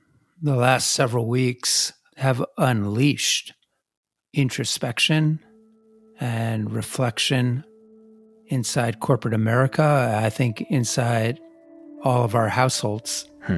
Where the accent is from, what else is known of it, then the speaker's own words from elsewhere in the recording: New Jersey, United States; But then, you know, I come from New Jersey, as you know.